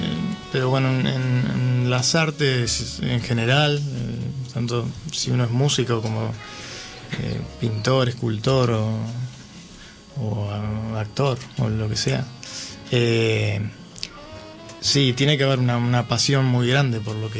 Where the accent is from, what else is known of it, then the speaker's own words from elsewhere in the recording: Uruguay; also born or lived in Argentina; now in Barcelona, Spain; yo soy de Uruguay. Empecé a estudiar allá en Uruguay. Y luego me fui a Argentina. Hice una carrera en Argentina de saxofón. Y finalmente terminé llegando aquí a Barcelona.